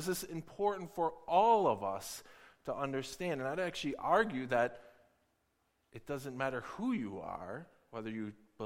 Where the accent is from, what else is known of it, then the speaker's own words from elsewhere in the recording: Michigan, United States; moved away as an adult; now in Edmonton, California, United States; before that, we're from Michigan. We moved from there, from Michigan, to Canada, to Alberta.